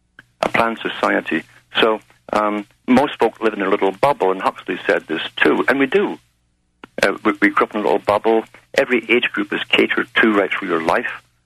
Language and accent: English; United Kingdom; But I got into it very early on because growing up in Britain during the time I grew up, I could sense there were massive changes.